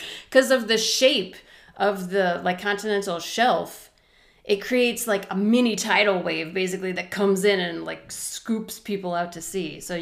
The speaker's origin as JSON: {"language": "English", "country": "United States", "said": "And I'm like, I'm sorry, I'm American."}